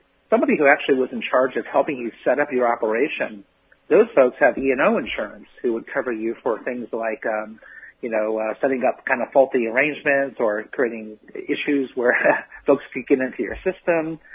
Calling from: Newtown, Connecticut, United States; So I live in Newtown, Connecticut.

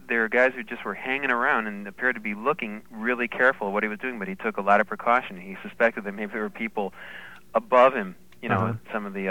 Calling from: Queens, New York, United States

